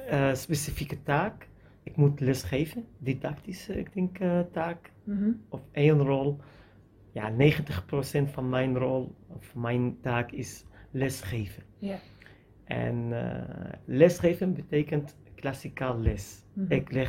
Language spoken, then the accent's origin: Dutch; Syria; Dutch is a second language; now in Netherlands; Ik kom uit Syrië. Ik ben 39 jaar. Ik was wiskundeleraar in Syrië.